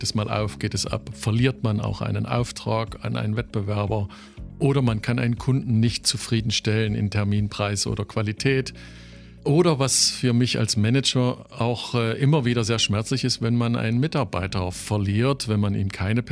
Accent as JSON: {"language": "German", "town": "Rodewisch", "region": "Saxony", "country": "Germany", "tie": "born there", "said": "ich bin 57 Jahre und in Rodewisch geboren, bin mit Herz und Seele Falkensteiner"}